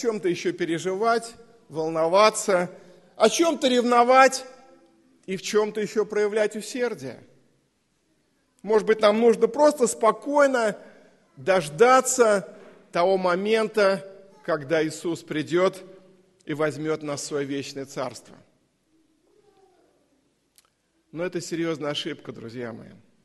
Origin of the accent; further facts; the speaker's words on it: Moscow, Russia; мы, как москвичи, благодарим Господа, что живем в этом городе